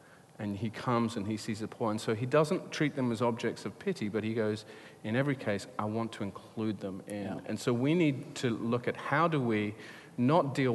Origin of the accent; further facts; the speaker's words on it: United Kingdom; now in United States; This is particularly interesting for me as a Brit coming to live in America.